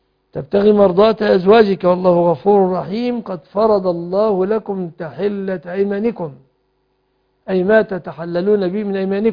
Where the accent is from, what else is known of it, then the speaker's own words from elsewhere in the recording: Egypt; بلادنا مصر